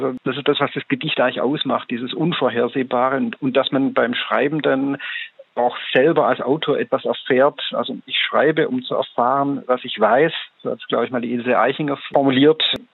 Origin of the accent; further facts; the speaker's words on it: Baden-Württemberg, Germany; born there; Also ich bin so ein paar Kilometer Luftlinie von meinem Geburtsort entfernt hier in Horb, also am Rand vom dörtlichen Schwarzwald, im Neckartal.